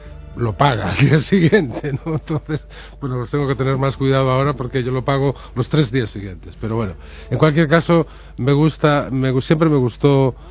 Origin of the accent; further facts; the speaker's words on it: Dena, Galicia, Spain; Bueno, es un pueblo que se llama Dena, que está en la provincia de Pontevedra, en Galicia, y que ahora pues ha crecido, pero cuando yo era joven o cuando yo era más niño, era un pueblo perdido.